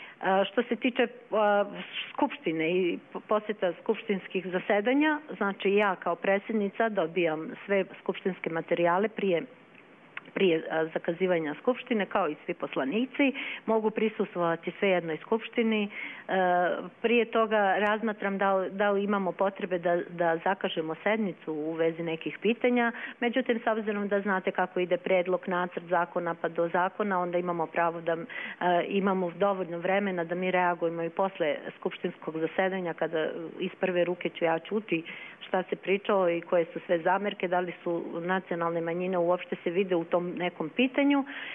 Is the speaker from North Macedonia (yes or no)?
yes; North Macedonia; Serbian is a second language; E sad, ja kao Makedonka, ja o onome što se pričalo na sastanku savjeta